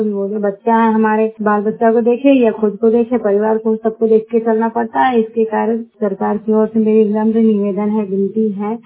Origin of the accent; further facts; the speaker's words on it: Ramnagar, India; हम रामनगर से हैं।